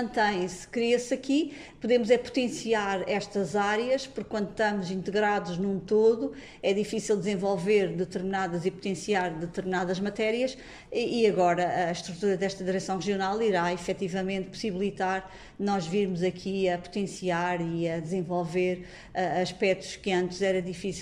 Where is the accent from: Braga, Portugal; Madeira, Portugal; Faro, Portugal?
Madeira, Portugal; nossa forma de ser e de estar como madeirenses